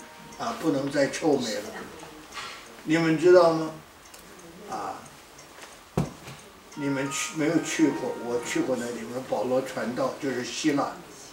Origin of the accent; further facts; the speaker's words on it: China; 比我们中国人啊， 就再可怜还有个窝住，有个破房子